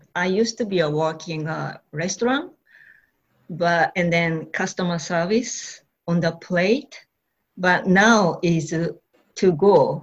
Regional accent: Aomori, Japan; I was born in Japan, and then my father, just like a same latitude area, my hometown, Aomori. It's a kind of a forest and then ocean. It's but town is 100,000 people, but still local.

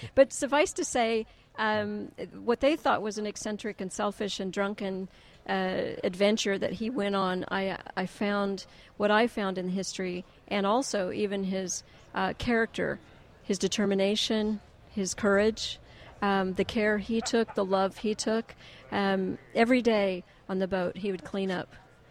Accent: Oklahoma, United States; accent: Okie; Much classier guy than my Okie accent.

